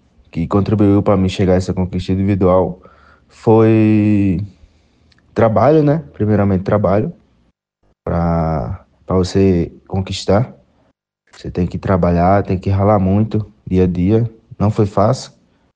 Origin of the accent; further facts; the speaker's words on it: Catolé do Rocha, Paraíba, Brazil; A importância da minha terra natal, Catolé do Rocha, na minha formação, não é isso? Minha formação, Clodoaldo, em Catolé do Rocha, foi uma das partes assim de cara que me ajudou bastante, sabe?